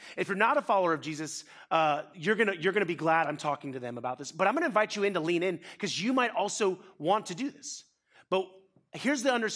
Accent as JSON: {"language": "English", "region": "Florida", "country": "United States", "said": "I'm from Florida. You should have told me that. We can grow anything without even trying."}